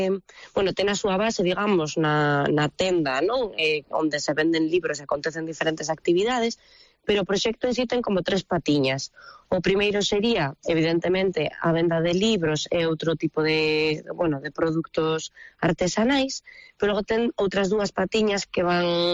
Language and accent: Galician; Basque Country, Spain; born there; xa nací nun entorno moi rural ali no País Vasco, en Álava, bueno, daquelas estaba vivindo en Santiago